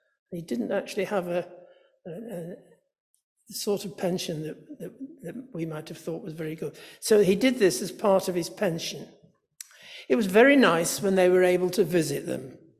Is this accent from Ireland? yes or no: no; Scotland, United Kingdom; now in Manchester, United Kingdom; I'm a Scot, by the way, I lived there for 6 weeks before I came down to Manchester.